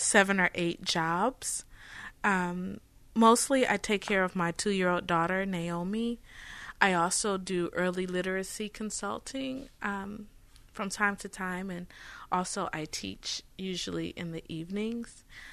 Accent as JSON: {"language": "English", "town": "Cleveland", "region": "Ohio", "country": "United States", "lives_now": "New Orleans, United States", "said": "I'm not from New Orleans. I'm originally from Cleveland, Ohio. I've been here, it feels like right since Katrina."}